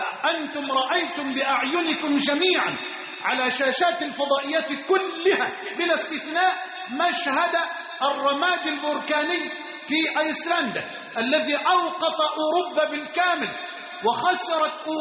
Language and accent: Arabic; Egypt